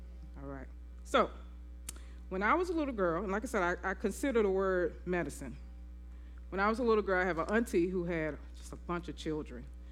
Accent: Memphis, Tennessee, United States; And I am from Memphis, Tennessee, and I'm telling you that because I'm a little bit country.

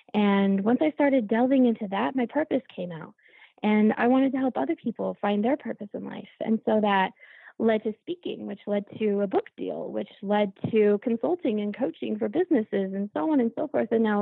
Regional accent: Colorado, United States; I've been born and raised in Colorado in the United States. And, you know, we have these beautiful mountains out here.

